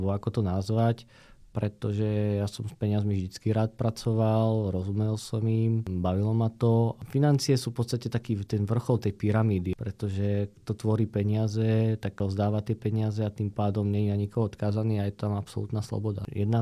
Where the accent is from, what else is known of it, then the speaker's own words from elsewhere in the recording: Žilina Region, Slovakia; Som chalán z Oravy, ak to poviem takto vždycky naľahko.